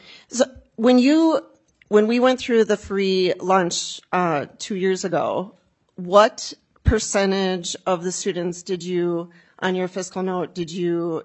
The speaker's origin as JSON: {"language": "English", "region": "Minnesota", "country": "United States", "said": "I'm from Southeast Minnesota as well."}